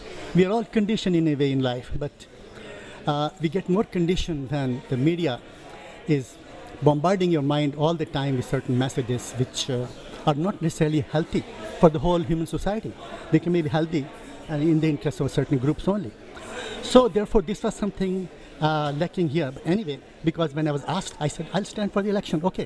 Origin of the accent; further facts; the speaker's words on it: Mussoorie, Uttarakhand, India; He came to my hometown, Mussoorie, in the Himalayas, and the place was called Silverton, which is a valley surrounded by beautiful mountains and trees.